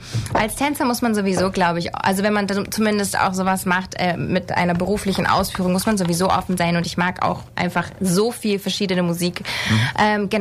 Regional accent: Neu-Ulm, Bavaria, Germany; ich komme tatsächlich aus Neu-Ulm.

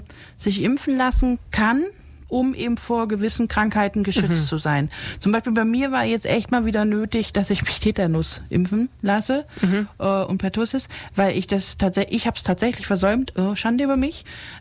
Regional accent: East Germany, Germany; born there; ich bin in der DDR geboren und habe da tatsächlich noch in der Reihe im Kindergarten gestanden und wurde geimpft.

